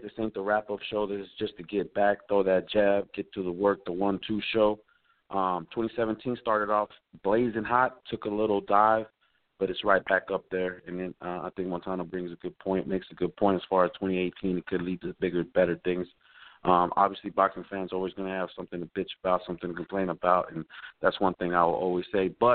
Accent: Fort Worth, Texas, United States; For anybody that knows, y'all already know we're from Fort Worth, but we all over.

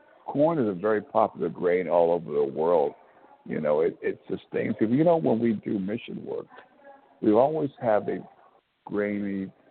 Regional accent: New Jersey, United States; And I was raised in New Jersey

